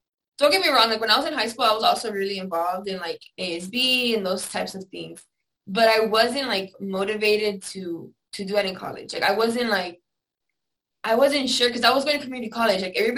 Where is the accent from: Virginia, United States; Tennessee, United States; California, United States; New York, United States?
California, United States; El Centro; I'm from El Centro, California. It's in the Imperial Valley. And we're across the border from Mexicali.